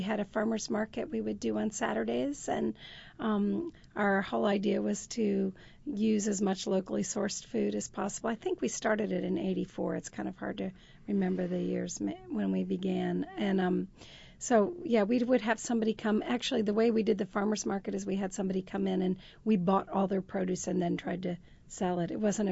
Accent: Bloomington, United States; I grew up in Bloomington on a gentleman's farm, and my parents...

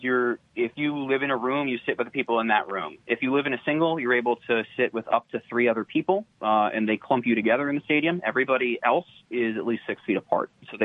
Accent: New Jersey, United States; I'm from New Jersey. I was pretty risk averse because my state got hit hard.

